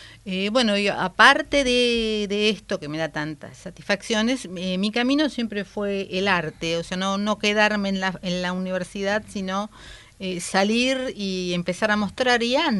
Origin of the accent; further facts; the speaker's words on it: La Plata, Buenos Aires Province, Argentina; Y la ciudad de La Plata, sí, que es de donde vengo.